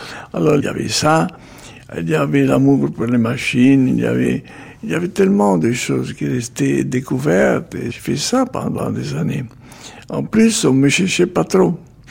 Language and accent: French; Genoa, Liguria, Italy; French is a second language; ma petite reconnaissance à ma ville natale, parce que Gênes est quand même une ville ancienne, l'Italie, c'est un pays de ville magnifique, merveilleuse.